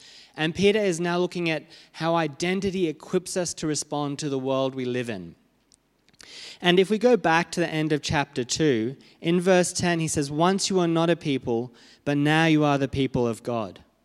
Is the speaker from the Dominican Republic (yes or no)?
no; Australia; This is something as an Australian nation we have to do.